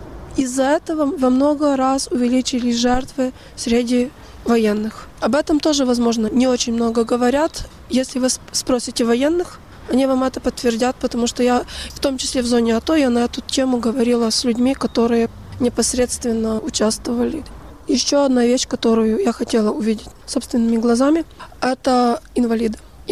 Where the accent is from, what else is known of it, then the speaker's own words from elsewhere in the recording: Lviv Oblast, Ukraine; Я родилась в Жопве. Это территория под Львовом.